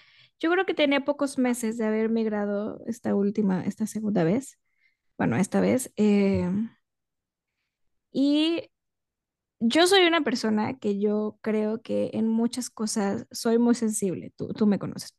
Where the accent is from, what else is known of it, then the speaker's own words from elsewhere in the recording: Mexico; moved away; comprendí un poco que me fui de México muy enojada con mi país